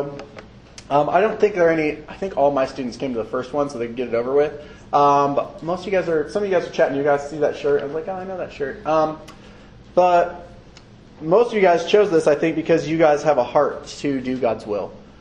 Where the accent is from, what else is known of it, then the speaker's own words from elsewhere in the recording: Topeka, Kansas, United States; I'm from Topeka, Kansas, so that's why I'm wearing KU Jayhawk shorts